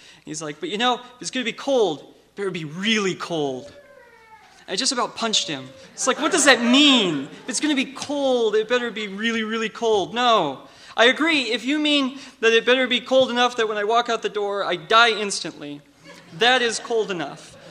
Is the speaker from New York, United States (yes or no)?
no; Alaska, United States; I've been an Alaskan my whole life. I wasn't born here, but I was raised in Alaska.